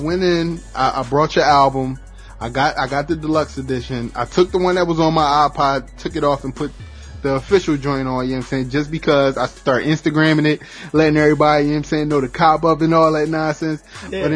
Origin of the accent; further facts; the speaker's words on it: Chester, Pennsylvania, United States; Now, me on the other hand, I'm from Chester. Now, it's real close to Philly